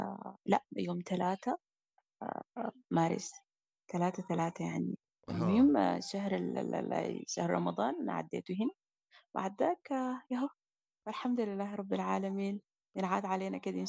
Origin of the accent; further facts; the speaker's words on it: Sudan; بالذات إحنا كسودانيين بعد الحرب بالضبط بقى عندنا الشعور ده ملازمنا. يعني أنا ما أول مرة عيد برا السودان عيدت قبل كده